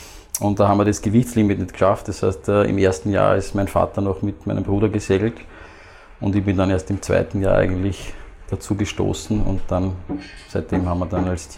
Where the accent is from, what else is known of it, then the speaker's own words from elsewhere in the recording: Vienna, Austria; Ja, ich bin hier aufgewachsen in Wien und gar nicht weit weg von hier eigentlich.